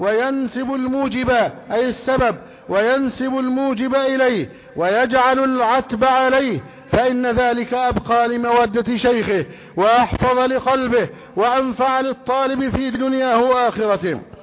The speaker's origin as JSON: {"language": "Arabic", "country": "Egypt", "said": "بلدنا مصر"}